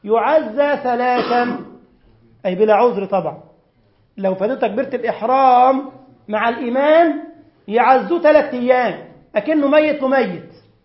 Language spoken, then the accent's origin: Arabic; Egypt; عندنا في مصر تبقى واقف في الصف كده الشيخ يقول استووا، استوينا